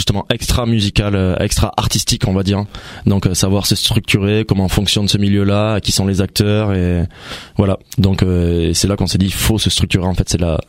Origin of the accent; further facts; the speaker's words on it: Rodez, Occitanie, France; du coup on est de Rodez, et Rodez, faut savoir que du coup c'est une petite ville et les gens se connaissent et les rencontres se font très vite.